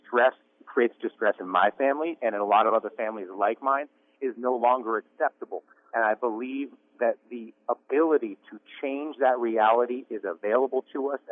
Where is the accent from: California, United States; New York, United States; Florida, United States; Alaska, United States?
New York, United States; Saranac Lake; I was born and raised in Saranac Lake, that I am a graduate of Saranac Lake High School, that my original ancestors came to the district in the mid-1700s